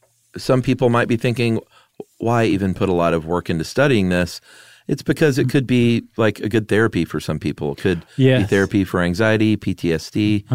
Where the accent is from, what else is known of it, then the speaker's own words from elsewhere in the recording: Nevada, United States; I grew up in the Carson Valley area in Nevada.